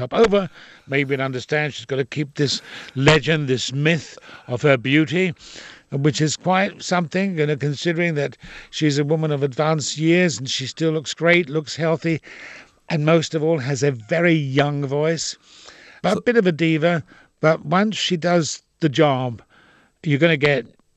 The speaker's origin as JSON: {"language": "English", "town": "Dublin", "region": "Leinster", "country": "Ireland", "tie": "born or raised there", "also_born_or_lived": "London, United Kingdom", "accent": "Dublin", "said": "You know, because of the bombs dropping in London, and a lot of kids were sent over to Dublin. And that's where I got my Dublin accent."}